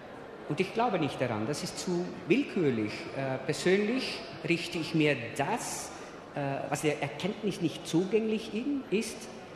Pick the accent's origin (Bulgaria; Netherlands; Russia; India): Netherlands; German is a second language; Und dann, bei uns in Holland gibt es keine Berge.